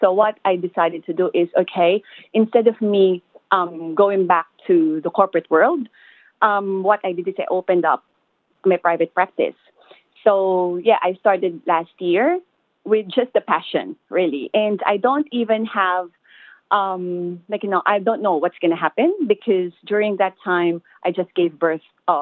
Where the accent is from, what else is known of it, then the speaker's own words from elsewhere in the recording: Philippines; now in Australia; growing up in the Philippines, the culture here in Australia is very different.